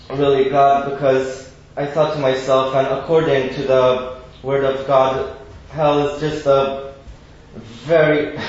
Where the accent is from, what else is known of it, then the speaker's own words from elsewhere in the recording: Romania; English is a second language; I was brought up in Romania, in a Christian home, Christian family, Christian background